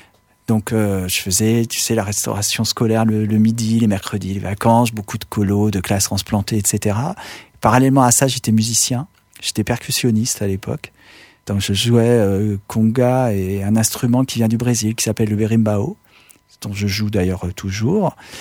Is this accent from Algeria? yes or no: no; Paris, Île-de-France, France; born there; Et autrement, je suis né à Paris.